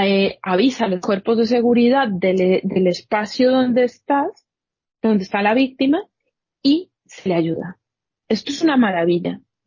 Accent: Colombia; moved away as an adult; now in Spain; Yo soy colombiana y en Colombia hice una formación para ser educadora en ciencias sociales. Es decir, yo fui profesora de geografía, políticas e historia durante muchos años. Y cuando llegué a España, hace ya también muchos años

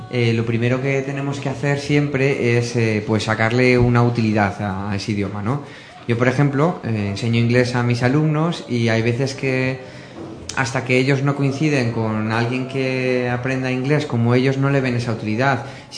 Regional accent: Guadalajara, Castilla-La Mancha, Spain; He estado unos días por mi pueblo, por Guadalajara

